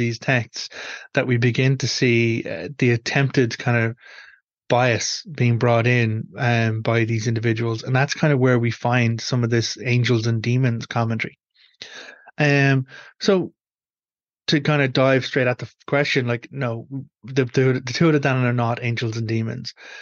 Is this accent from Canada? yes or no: no; Ireland; we as Irish people